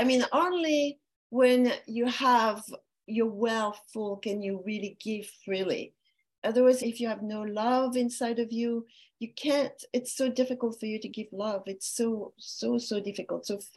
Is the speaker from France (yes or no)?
yes; France; accent: French; English is a second language; But I want to say I'm from a French origin, as you can detect from my French accent when I talk.